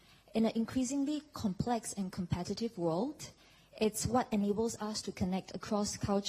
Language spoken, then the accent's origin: English; Singapore; born there; also born or lived in Taiwan; I was born in Singapore, but spent part of my childhood in Taiwan, where my mother was from. Growing up in a bilingual and bicultural environment